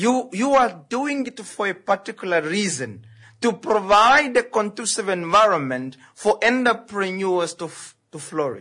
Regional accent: Oshakati, Oshana, Namibia; I went back to my hometown. I took my friend, my Katima friend. Yes, I took my Katima friend. The guy was born in the middle of mangoes and on top of crocodiles, and he swimmed in the river. So I took him to Oshakati

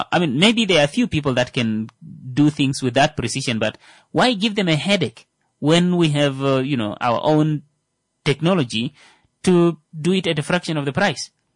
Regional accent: Kavango, Namibia; maybe because, I'm from Kavango and all

